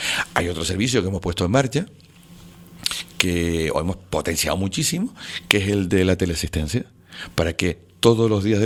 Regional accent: Canary Islands, Spain; Aquí si somos tinerfeños y tinerfeños

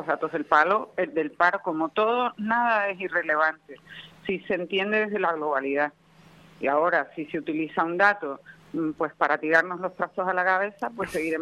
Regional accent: Canary Islands, Spain; Soy una canarias con alas.

